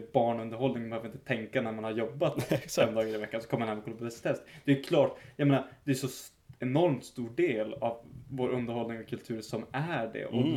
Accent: Norrbotten County, Sweden; Och Skandinaviens äldsta, den är baserad i mitt hemlän.

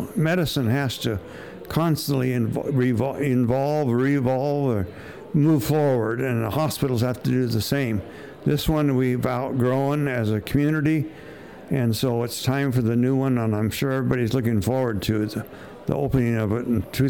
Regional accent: Omak, Washington, United States; my parents were giving to the community in my hometown of Omak.

